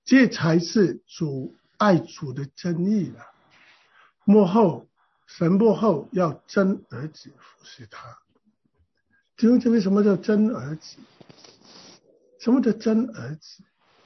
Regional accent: China; 特别中国人手停口停，从小父母就叫他人不为己，天诛地灭。我们就是这样的文化长大的

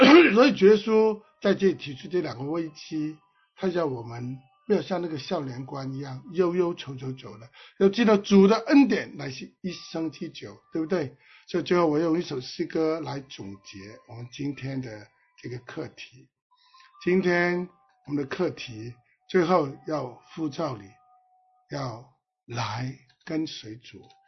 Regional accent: Hong Kong; 所以我是香港人

